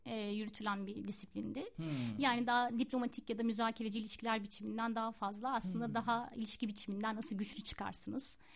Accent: Istanbul, Turkey; born there; aslında annem babam Sivaslı, ben ama Üsküdar doğumluyum.

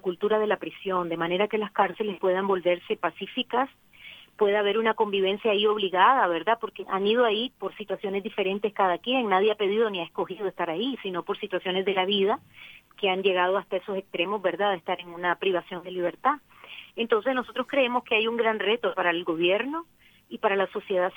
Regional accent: Nicaragua; En mi caso, bueno, yo represento a la región latinoamericana, soy de Nicaragua.

